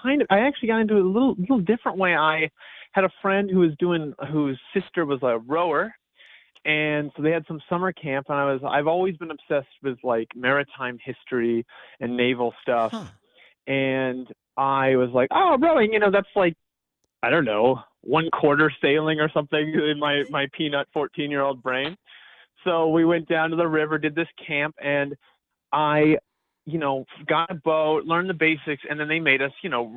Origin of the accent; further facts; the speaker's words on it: Huntsville, Alabama, United States; I grew up in Huntsville, Alabama, of all places.